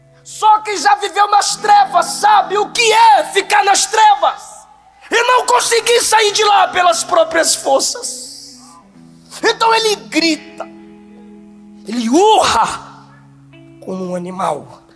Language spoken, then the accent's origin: Portuguese; Ilhéus, Bahia, Brazil; now in Samambaia, Brazil; Antes de morar aqui, Samambaia, Pessu, Penorte, eu vim da Bahia, eu sou de Ilhéus, periferia de Ilhéus, bairro Senhora da Vitória, lama, uma casa simples